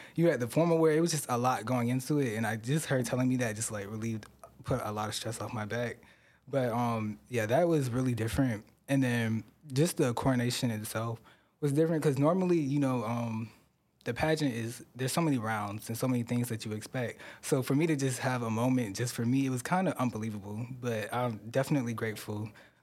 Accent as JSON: {"language": "English", "town": "Savannah", "region": "Georgia", "country": "United States", "said": "Okay, well, I am 20 years old. I'm from Savannah, Georgia."}